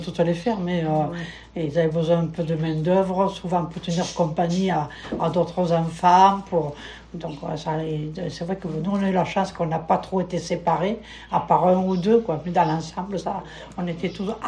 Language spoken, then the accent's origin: French; Alleins, Provence-Alpes-Côte d'Azur, France; born there; je suis née dans les Bouches-du-Rhône, d'un petit bled qui s'appelle Alens, je ne sais pas si vous connaissez.